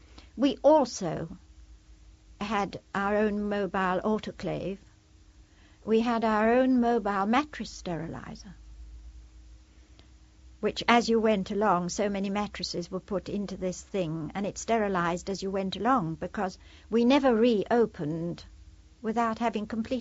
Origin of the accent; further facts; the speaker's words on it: United Kingdom; In fact, we were ashamed of being British, because we could see no British soldiers, airmen.